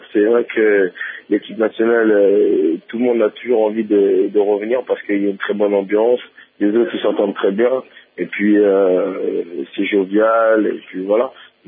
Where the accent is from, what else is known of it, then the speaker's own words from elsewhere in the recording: Republic of the Congo; Mais je suis congolais, et même si je sais que c'est dur